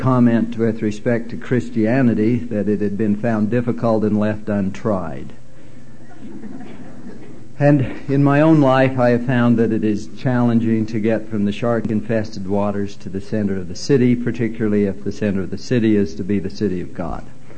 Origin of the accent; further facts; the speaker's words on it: Cedar City, Utah, United States; This sounds like it might be... It's okay. I grew up in Cedar City.